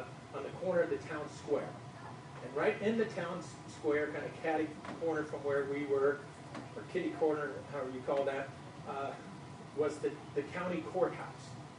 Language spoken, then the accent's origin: English; California, United States; I'm from Southern California, so I duck.